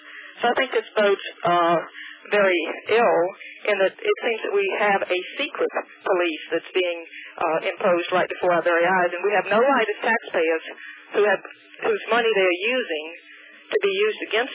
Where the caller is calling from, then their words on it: Louisiana, United States; Yes, Carolyn. I'm calling from Louisiana.